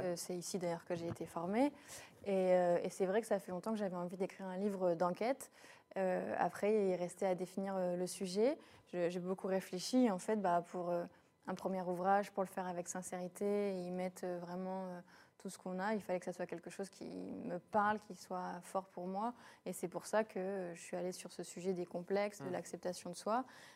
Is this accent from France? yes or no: yes; Caen, Normandy, France; now in Paris, France; Moi, je suis normande, ça va faire 11 ans que je suis ici.